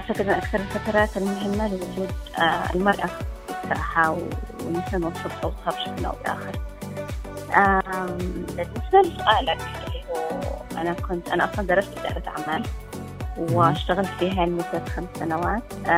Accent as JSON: {"language": "Arabic", "town": "Sanaa", "region": "Amanat Al Asimah", "country": "Yemen", "lives_now": "Aden, Yemen", "said": "أول ما جيت عدن هي كانت فترة شوية صعبة في البداية, خاصة أنا جيت من صنعاء وهنا كانت شوية حساسية."}